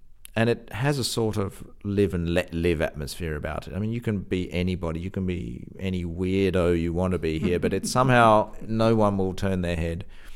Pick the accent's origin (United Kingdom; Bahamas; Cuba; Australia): Australia; now in Berlin, Germany